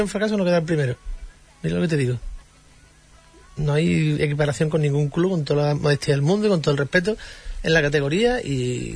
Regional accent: Huelva, Andalusia, Spain; also born or lived in Minas de Río Tinto / La Palma del Condado; tengo sangre berrocaleña, nací en Minas de Río Tinto, viví hasta los 10 meses en La Palma del Condado, mi mujer de Valverde, o sea que yo digo siempre que soy de Huelva capital como el que nació en la Plaza de las Mojas

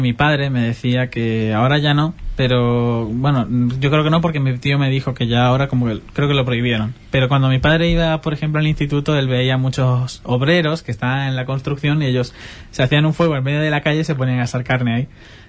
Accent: Mendoza, Argentina; Sí, no lo he dicho, pero sí, soy argentina, de Mendoza, que está justo pasando el Aconcagua.

